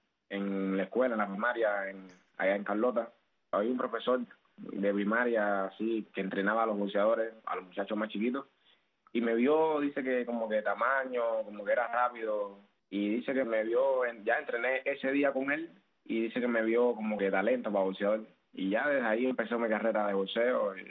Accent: Jovellanos, Matanzas, Cuba; Como tal, soy matancero, pero vengo naciendo, nací en un pueblo muy chiquito de Matanza, bueno, nací en Jovellano, soy de Jovellano, pero actualmente vivo en una zona chiquita también de Jovellano que viene, se llama La Carlota.

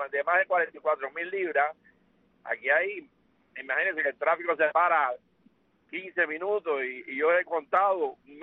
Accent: Cuba; quiero decirle a mi pueblo que toda esta situación que tiene Cuba es prefabricada.

